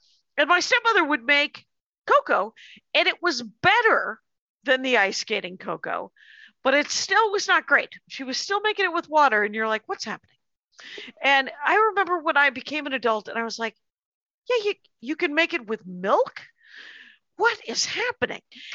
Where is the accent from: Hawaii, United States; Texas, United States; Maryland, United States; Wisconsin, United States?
Wisconsin, United States; because I'm from Wisconsin